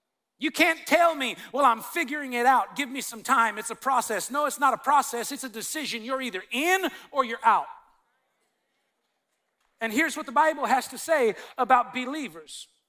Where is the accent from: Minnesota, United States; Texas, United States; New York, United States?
Texas, United States; Where I grew up in Texas, if you had the courage to call somebody a liar, you better enter into the laying of hands ministry pretty quick.